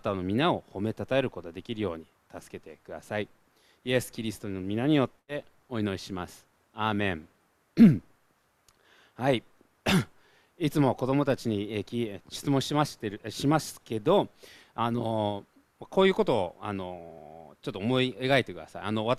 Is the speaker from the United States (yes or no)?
yes; United States; Japanese is a second language; now in Japan; 私外国人なんですけれども、それを、日本の子がお互いそう注意し合うのを見て本当に驚きました。まずそもそも呼び捨てって何ですかっていう、なんかね、そういう外国人、アメリカ人であんまりないんですけれども